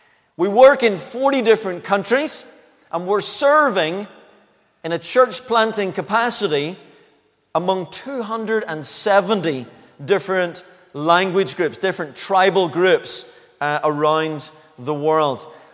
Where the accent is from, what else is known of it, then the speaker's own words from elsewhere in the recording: Limavady, Northern Ireland, United Kingdom; I grew up in Limavady, attending Second Limavady Presbyterian Church and also Limavady Baptist Church during my later teenage years